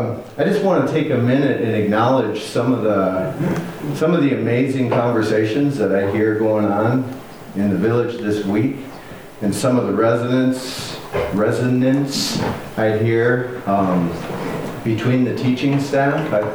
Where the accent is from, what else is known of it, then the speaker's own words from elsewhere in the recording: Minnesota, United States; I'm from Minnesota.